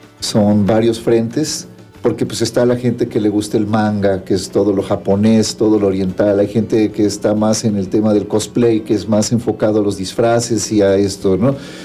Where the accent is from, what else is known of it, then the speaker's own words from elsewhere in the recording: Cuernavaca, Morelos, Mexico; born there; yo nací aquí en Cuernavaca uh-huh. Hace 52 años